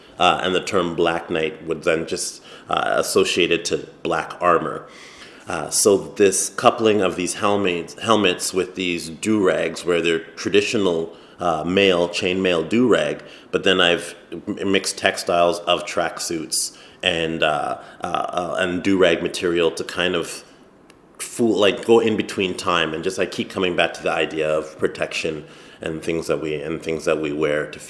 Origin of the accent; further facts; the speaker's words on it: Toronto, Ontario, Canada; I am from Toronto, Canada, of Trinidadian descent.